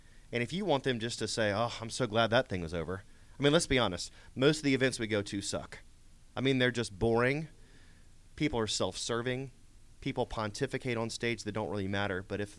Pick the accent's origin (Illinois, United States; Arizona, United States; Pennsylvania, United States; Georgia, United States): Georgia, United States; I grew up in Gwinnett County, born and raised, went to elementary, middle, and high school here in Gwinnett.